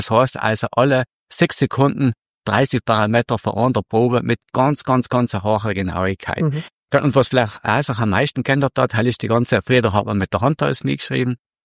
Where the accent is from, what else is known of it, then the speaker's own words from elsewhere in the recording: Trentino-Alto Adige, Italy; Und da sind wir Südtiroler wirklich ganz, ganz gut.